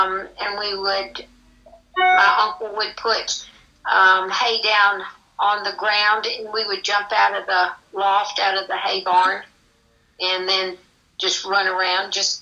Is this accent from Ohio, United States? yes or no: yes; Ohio, United States; I spent many, many summers with her when I was little and growing up in Ohio.